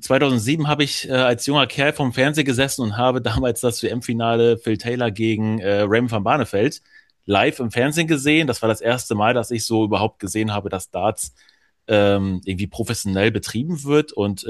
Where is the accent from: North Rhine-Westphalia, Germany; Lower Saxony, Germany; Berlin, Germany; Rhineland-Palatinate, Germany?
Lower Saxony, Germany; Verden; Ich bin 30 Jahre alt und ich komme aus dem Bereich Verdenalle. Das ist zwischen Bremen und Hannover.